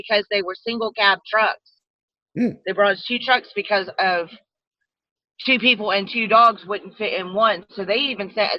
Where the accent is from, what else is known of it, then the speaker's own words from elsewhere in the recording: Florida, United States; I was raised in Florida. I had no idea.